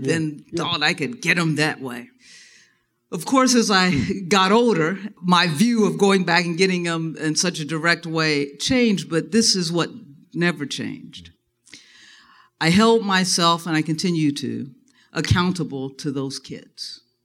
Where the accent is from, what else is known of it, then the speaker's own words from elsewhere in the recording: Dayton, Ohio, United States; I was born and raised in Dayton, Ohio. Dayton was and still is a very segregated city.